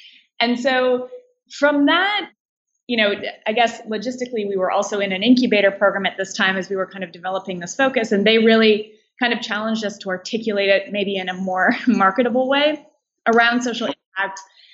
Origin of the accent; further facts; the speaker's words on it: Canada; now in Brooklyn, United States; because I'm a Canadian and in the US I needed a work permit.